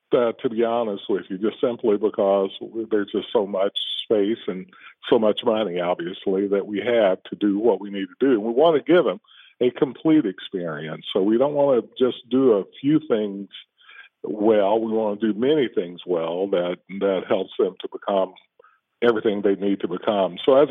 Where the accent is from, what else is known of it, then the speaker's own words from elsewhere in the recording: Manchester, Kentucky, United States; There were some good folk in my hometown of Manchester, Clay County